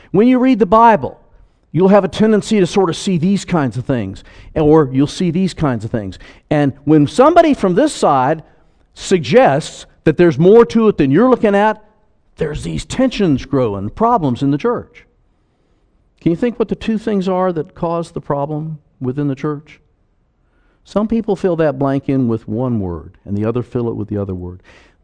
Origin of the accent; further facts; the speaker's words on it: Jacksonville, Florida, United States; And I remember the day in up in Jacksonville, which is my hometown